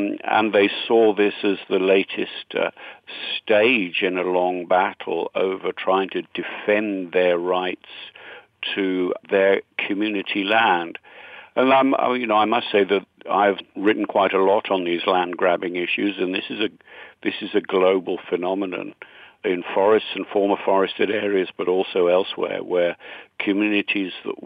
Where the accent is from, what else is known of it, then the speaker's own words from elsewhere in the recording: United Kingdom; as a Brit